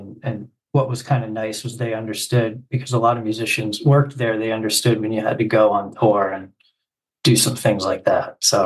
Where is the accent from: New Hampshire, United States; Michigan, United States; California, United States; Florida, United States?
New Hampshire, United States; now in New York City, United States; So I grew up in New Hampshire. I grew up on a farm, very different than New York City.